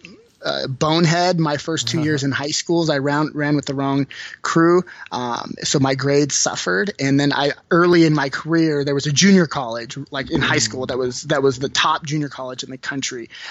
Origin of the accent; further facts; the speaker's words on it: California, United States; All the girls like us because we're from California.